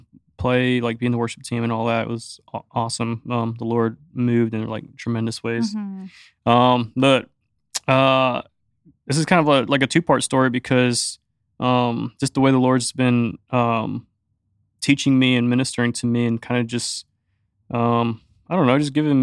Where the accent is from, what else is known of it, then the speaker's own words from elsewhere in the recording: Puerto Rico; born there; first language English; Liz was born in the States. I was born in Puerto Rico. But English is our language.